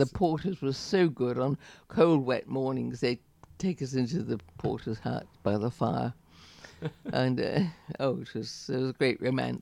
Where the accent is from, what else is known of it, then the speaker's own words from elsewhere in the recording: Stourbridge, West Midlands, United Kingdom; I spent my first 18 years here. All my family came from Stourbridge. My first home was at Hewlett's Farm, and then we came to live in Stourbridge, and I went to the village school.